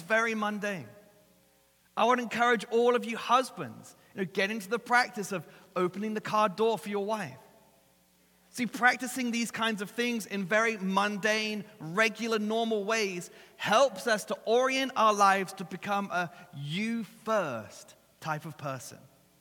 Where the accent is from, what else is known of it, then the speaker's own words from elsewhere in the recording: England, United Kingdom; See, growing up in England, and I know this is a bit of a stereotype